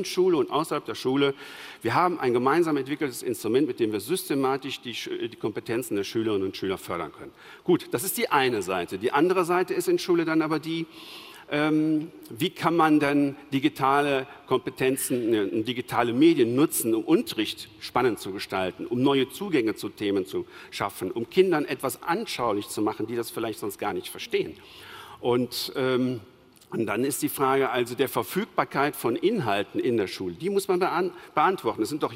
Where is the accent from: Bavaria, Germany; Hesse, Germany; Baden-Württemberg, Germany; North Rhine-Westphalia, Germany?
North Rhine-Westphalia, Germany; Cologne; als Kölner und FC-Fan bin ich heilfroh